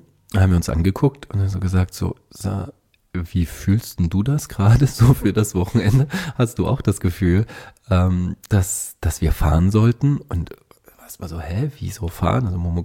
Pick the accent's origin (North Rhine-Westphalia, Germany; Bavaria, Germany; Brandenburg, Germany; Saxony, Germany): Saxony, Germany; Dresden; wir haben ein Seminar in der Nähe meiner Heimatstadt in Dresden.